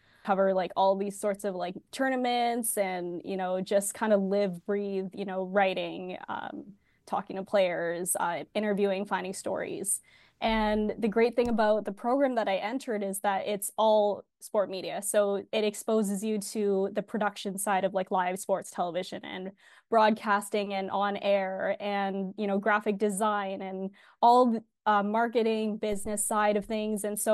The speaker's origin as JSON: {"language": "English", "town": "Toronto", "region": "Ontario", "country": "Canada", "said": "I guess I'm from Toronto"}